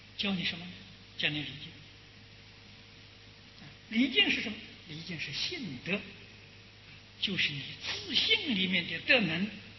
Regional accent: China; 正是我们中国人所讲英雄所见大略相同啊

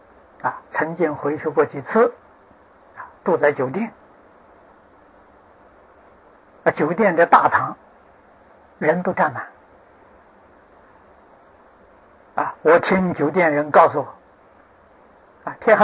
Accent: China; moved away; 中国是我们的故乡啊，海外的人哪一个不想家呢？

